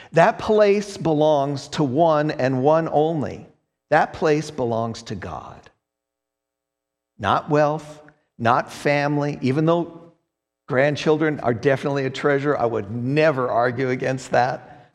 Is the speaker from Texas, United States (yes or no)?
no; Englewood, Colorado, United States; I grew up in Englewood, a suburb of Denver. We never locked our doors.